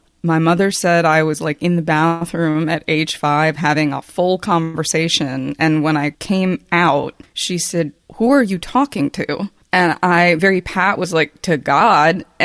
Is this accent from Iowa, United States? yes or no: no; Randallstown, Maryland, United States; also born or lived in Owings Mills / Catonsville; So I grew up in a town called Randallstown, which is right along the city-county line. Moved out to Owings Mills in my teenage years, and then lived in Catonsville, right on the city-county line.